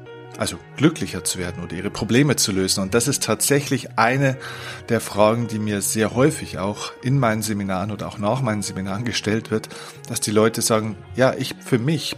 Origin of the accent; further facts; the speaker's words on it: Bavaria, Germany; passt schon, sagt man bei uns in Bayern.